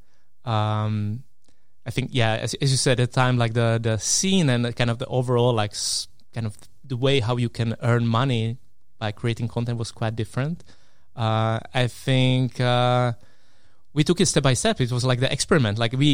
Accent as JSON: {"language": "English", "country": "Czechia", "also_born_or_lived": "Switzerland", "second_language": "English", "said": "Yeah, so we are from the Czech Republic, so in Central Europe."}